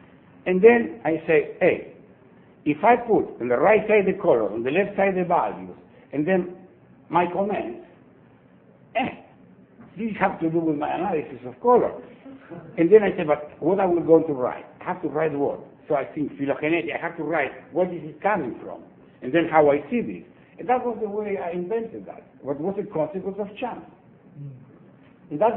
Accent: Argentina; moved away; I didn't know Support Surfaz at all. I come from Argentina, go to Israel.

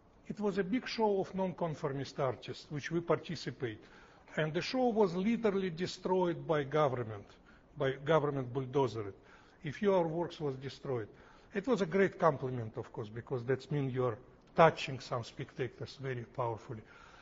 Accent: Russia; accent: New York; now in United States; I immigrated from Soviet Union in the 77. I spent 1 year in Israel, and after that came to New York.

